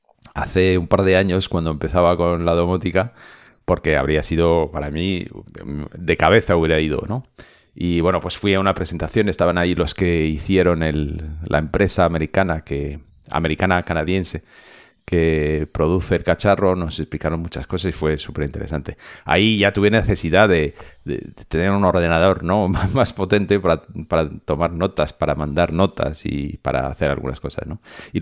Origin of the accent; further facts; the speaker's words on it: Lyon, Auvergne-Rhône-Alpes, France; un viaje fue a Lyon, que es mi tierra, o sea, mi tierra de verdad.